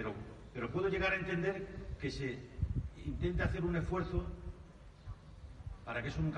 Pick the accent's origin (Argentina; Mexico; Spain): Spain; yo lo pasé muy mal en aquel momento, como tantos españoles y tantas españolas.